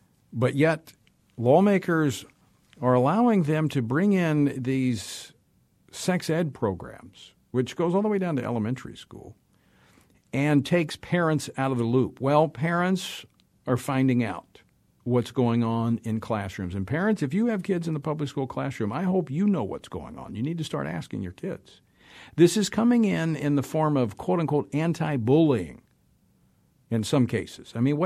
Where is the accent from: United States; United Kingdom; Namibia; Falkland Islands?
United States; Louisiana; We kind of blew the cover on this in my home state of Louisiana